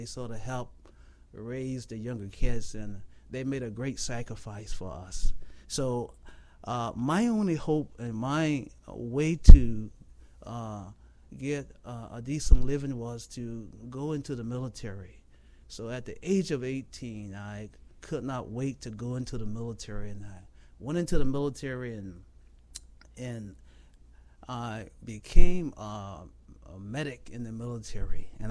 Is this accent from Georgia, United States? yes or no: yes; Georgia, United States; And as a little boy growing up in South Georgia, I am from a family of 12 children.